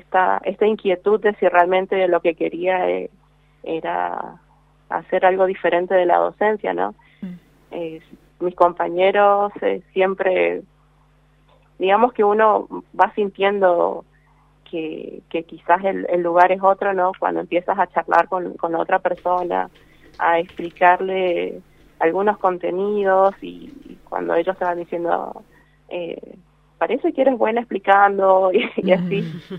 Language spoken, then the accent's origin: Spanish; Puerto Tirol, Chaco, Argentina; also born or lived in Venezuela; Nací en Venezuela, pero a la edad de 4 años ya decidimos volver a Argentina porque, bueno, mi papá es argentino, es salteño y bueno, decidimos regresar, pero en esta ocasión fue a Puerto Tirol, Chaco